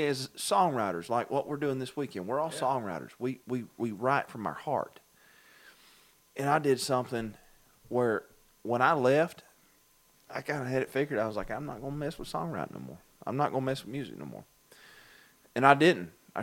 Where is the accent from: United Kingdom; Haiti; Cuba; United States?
United States; Baxley, Georgia; now in New York, United States; Listen, cuz, I'm from Baxley. I've been living in New York. I ain't talking about New York City. Everybody in Georgia thinks New York is New York City. I've been living in Western New York